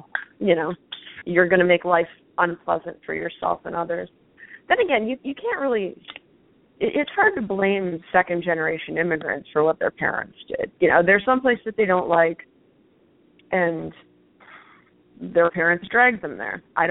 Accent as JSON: {"language": "English", "country": "United States", "said": "No, I'm American. In America, we always have our skirts tucked into our pantyhose."}